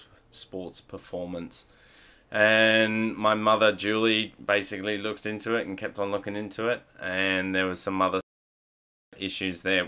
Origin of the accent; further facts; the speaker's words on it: England, United Kingdom; moved away; So we moved over from England in 2003, and my family has a massive swimming background and coaching